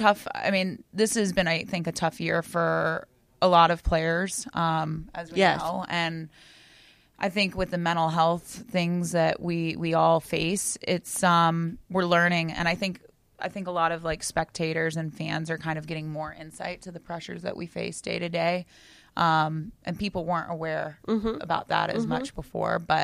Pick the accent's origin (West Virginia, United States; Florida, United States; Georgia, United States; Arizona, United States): Florida, United States; And growing up in Florida, I had been to Gainesville to watch the football games